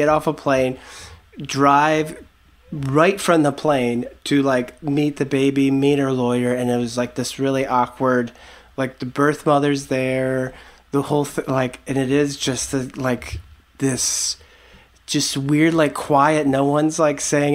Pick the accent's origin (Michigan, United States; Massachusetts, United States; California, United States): Michigan, United States; Detroit; I'm from the Detroit area and my wife is from Mid Michigan, and we both have like family there